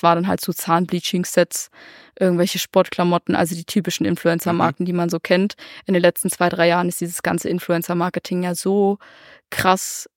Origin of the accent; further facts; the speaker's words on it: Saxony, Germany; in der Sächsischen Schweiz, in meiner Heimat